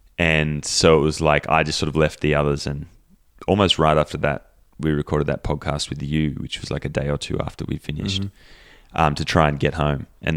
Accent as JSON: {"language": "English", "country": "Australia", "lives_now": "United States", "said": "I'm Australian, but I live in the US"}